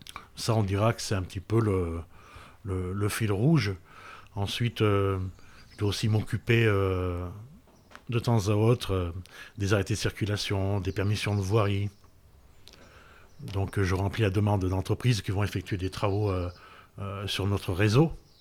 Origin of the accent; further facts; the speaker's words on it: Auvergne-Rhône-Alpes, France; born there; also born or lived in Toulon / Hyères / Clermont-Ferrand; je suis quelqu'un du sud de la Drôme, ce qu'on appelle la Drôme provençale. Effectivement, je suis né à Cré dans le 26. Et après un parcours atypique géographique jusqu'à l'âge de 20 ans, en passant par Toulon, Hyères, Clermont-Ferrand